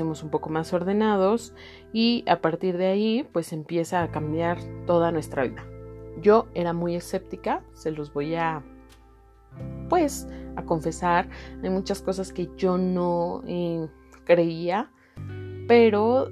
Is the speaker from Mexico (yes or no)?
yes; Mexico; vivo en la Ciudad de México, así que es muy caótica. Vivimos en un tema de violencia para los que somos de México o de algunos países latinoamericanos.